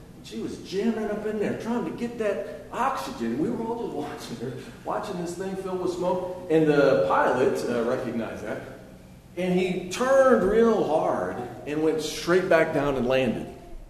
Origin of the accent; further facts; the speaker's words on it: Chicago, Illinois, United States; also born or lived in Hartsville; Now, I grew up in Chicago, so I don't know, have a lot of firsthand information about this, but I did live in Hartsville for a while